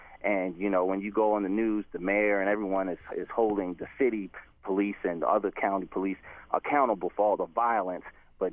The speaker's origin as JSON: {"language": "English", "region": "New York", "country": "United States", "said": "I'm from New York, and I'm also a policeman in the state of Maryland."}